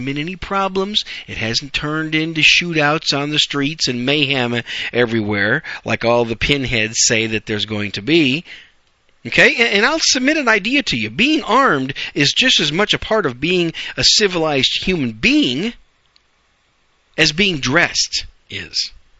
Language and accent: English; Wisconsin, United States; now in Arizona, United States; Wisconsin, my home state, and the Great Republic of Illinois.